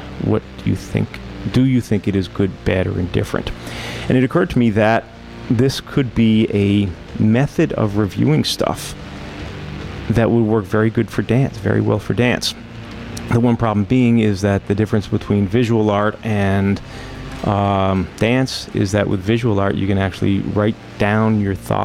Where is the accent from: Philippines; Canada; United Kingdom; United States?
Canada; I tend to ascribe it to being Canadian